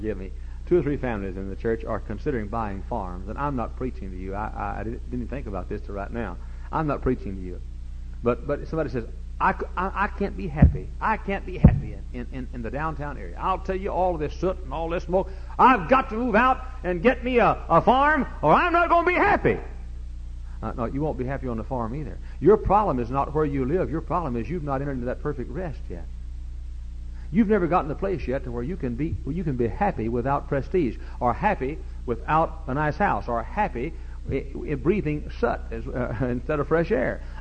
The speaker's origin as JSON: {"language": "English", "region": "Texas", "country": "United States", "tie": "born or raised there", "lives_now": "Hammond, United States", "said": "I was born and reared in the Holy Land right between Dallas and Fort Worth. And I wanted to live in Texas."}